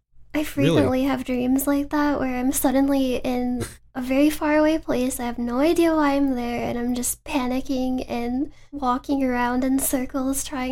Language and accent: English; Michigan, United States; born there; also born or lived in Indiana; now in Seattle, United States; I was born in Michigan, then I relocated to Indiana for a short while, and I was so tired of how flat everything is.